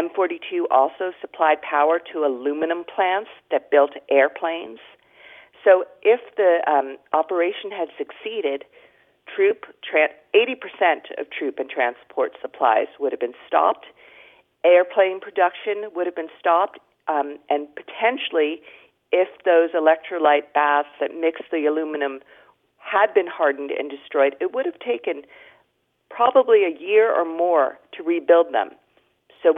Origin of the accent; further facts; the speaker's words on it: Amagansett, New York, United States; the home I grew up in Amagansett, New York, off the coast of Long Island.